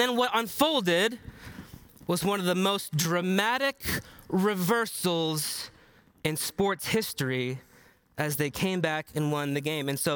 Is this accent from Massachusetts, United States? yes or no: yes; Massachusetts, United States; now in Racine, United States; I say original home team because I'm originally from Massachusetts. I consider Racine my home now, but that was my original home.